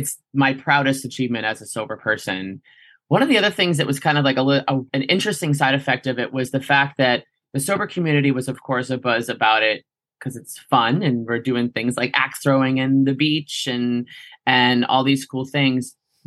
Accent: Boston, Massachusetts, United States; I'm from Boston, Massachusetts. I'm 37 years old.

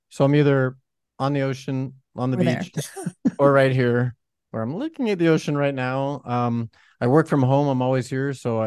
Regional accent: Fort Lauderdale, Florida, United States; In 2005, end of 2005, I was living in Key West, Florida. I grew up in Fort Lauderdale, Florida.

